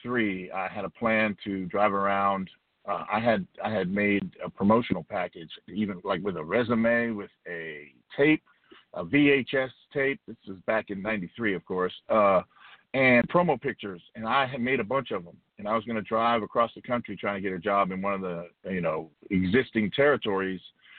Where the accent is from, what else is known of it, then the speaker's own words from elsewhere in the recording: Miami, Florida, United States; Like, I grew up in Miami, Florida, so we always watched championship wrestling from Florida